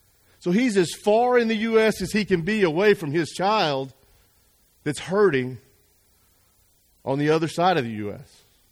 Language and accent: English; Arlington, Texas, United States; I got a frantic phone call from a buddy of mine who I grew up with here in Arlington, Texas.